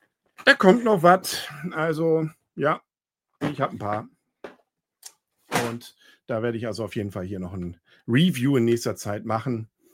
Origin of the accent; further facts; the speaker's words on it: Northern Germany, Germany; Ich bin Norddeutscher.